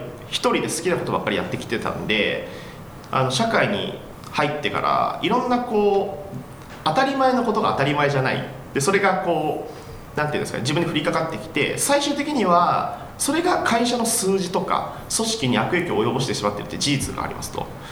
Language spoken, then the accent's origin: Japanese; Kochi, Japan; now in Tokyo, Japan; 最近は実は僕あのもう高知を離れて東京の方に来てるんで